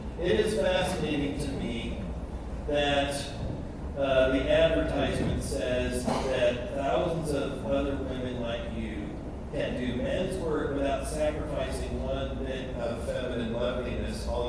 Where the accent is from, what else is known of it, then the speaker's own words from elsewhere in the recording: Pacific Northwest, United States; And I'm from the Pacific Northwest.